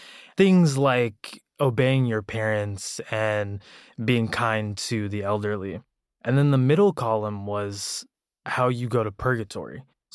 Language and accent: English; Texas, United States; I grew up in the South, in Texas, and to immigrant parents from India who were very religious.